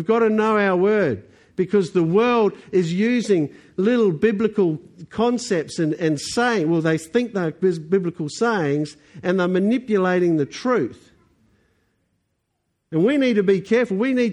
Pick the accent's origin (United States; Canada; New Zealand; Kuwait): New Zealand; accent: New Zealand; Sorry, it's my New Zealand accent.